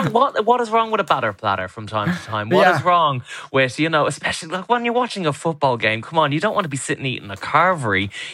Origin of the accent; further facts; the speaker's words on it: Ireland; as Irish people, we love our ketchup, we love our mayo